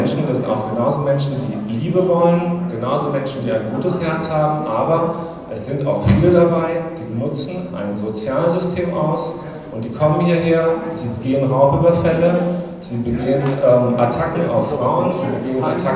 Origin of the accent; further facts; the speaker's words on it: Freiburg, Baden-Württemberg, Germany; Ich bin in Freiburg zur Welt gekommen, genauso wie meine Kinder. Ich bin hier in Landwasser in den Kindergarten gegangen.